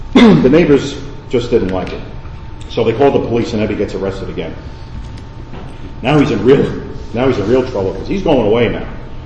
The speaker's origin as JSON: {"language": "English", "town": "Bronx", "region": "New York", "country": "United States", "said": "I never heard of a Bronx, I'm from the Bronx, I never heard of a Bronx cocktail."}